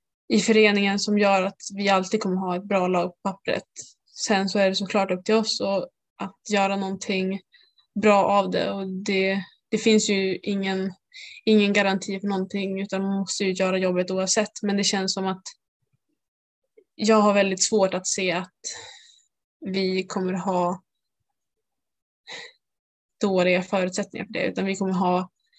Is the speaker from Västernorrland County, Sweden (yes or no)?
yes; Örnsköldsvik, Västernorrland County, Sweden; Jag bor lite i skogen hemma i Övik och var långt i träningarna och de var tidigt